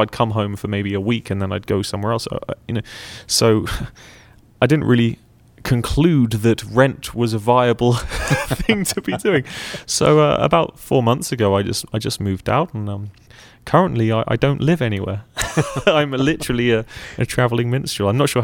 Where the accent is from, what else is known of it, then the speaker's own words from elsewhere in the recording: Bristol, South West England, United Kingdom; born there; also born or lived in Hampshire / Surrey; I was born in Bristol over in the West. Spent a lot of my life living in Hampshire, Surrey, sort of in the countryside, maybe about an hour and a half south of London, kind of no man's land